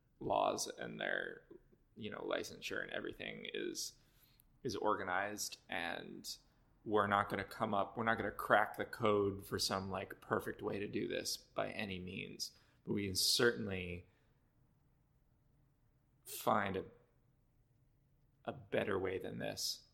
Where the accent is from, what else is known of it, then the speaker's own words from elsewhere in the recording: Cleveland, Ohio, United States; but like I grew up in Cleveland. Like the Cleveland area, metropolitan area is like humongous.